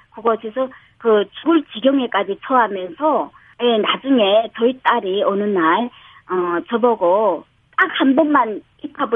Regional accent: Chongjin, North Hamgyong, North Korea; now in South Korea; 저희 고향은 대한민국 최북단에 있는 함경북도 청진입니다.

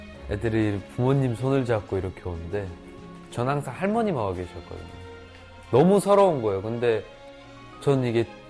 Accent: North Korea; now in South Korea; 진짜 북한 사람이에요? 네 북한 사람이에요.

